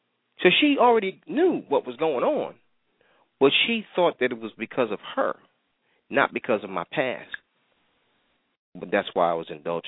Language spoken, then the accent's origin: English; Manhattan, New York, United States; Because when you're growing up in Manhattan, you can see it on TV, because cable was free